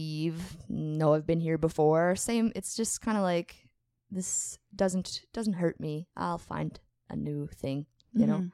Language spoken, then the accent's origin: English; Morden, Manitoba, Canada; We grew up in Morden playing together.